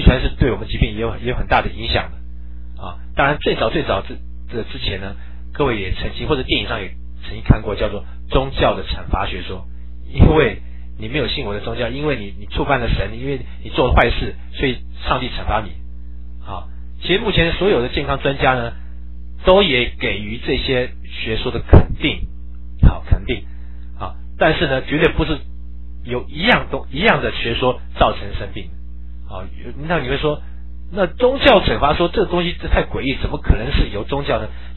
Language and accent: Chinese; China; 所以我们中国人很喜欢用什么，用补的方式。